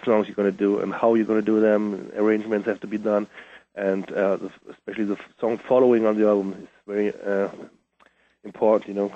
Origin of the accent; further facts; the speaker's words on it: Germany; and I'm from Germany.